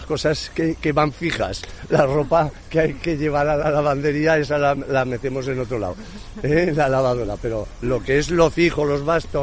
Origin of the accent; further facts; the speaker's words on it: Zaragoza, Aragon, Spain; nosotros somos de Zaragoza